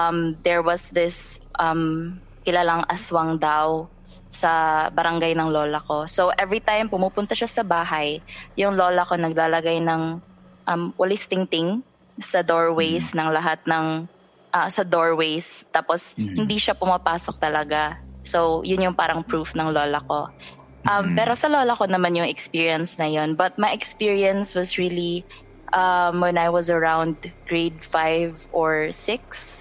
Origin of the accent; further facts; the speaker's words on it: Eastern Visayas, Philippines; Yeah, it's from my childhood. Kasi nga, I grew up in Samar